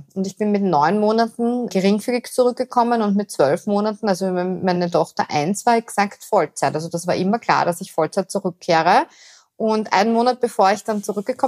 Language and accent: German; Vienna, Austria; also born or lived in Tyrol; Also ich bin eine Wienerin. Ich betone das immer ganz gern, weil ich gerne Wienerin bin und hier von Herzen aufgewachsen bin. Habe allerdings sehr viele Jahre in Tirol verbracht, weil ich dort studiert habe.